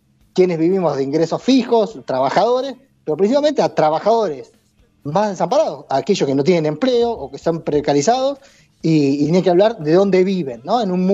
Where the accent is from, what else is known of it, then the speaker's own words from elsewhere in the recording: Argentina; Nosotros como argentinos y argentinas podemos decir